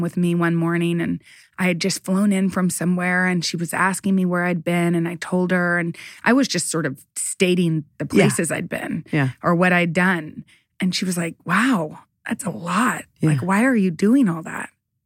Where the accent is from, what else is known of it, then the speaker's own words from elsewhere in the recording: Midland, Texas, United States; We grew up in Midland, Texas, moved to Dallas.